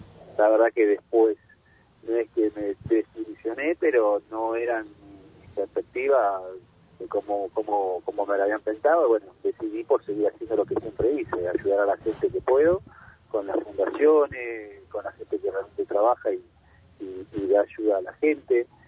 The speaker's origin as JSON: {"language": "Spanish", "town": "Monte Grande", "region": "Buenos Aires Province", "country": "Argentina", "tie": "born or raised there", "also_born_or_lived": "Santiago del Estero", "said": "yo nací en Santiago del Estero, me crié en Monte Grande, acá en un partido de Esteban Echeverría, en Buenos Aires, o el Gran Buenos Aires"}